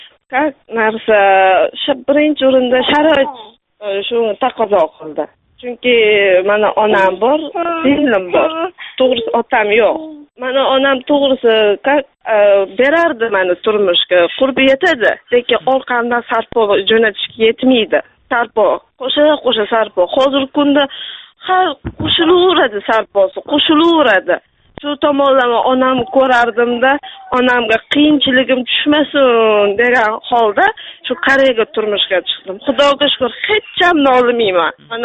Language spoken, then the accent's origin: Uzbek; Namangan, Namangan Region, Uzbekistan; now in South Korea; men o'z asli Namangandanman. Hozirda Koreyada yashayman, turmushga chiqqanman.